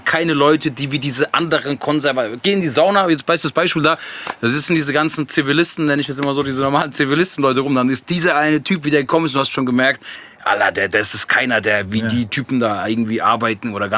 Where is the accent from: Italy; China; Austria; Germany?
Germany; Würzburg, Bavaria; now in Frankfurt, Germany; bin ja Wahl-Frankfurter dann irgendwann geworden. Ich bin ja in Bayern aufgewachsen. Ist jetzt weiß ich mega weit weg, also Würzburg.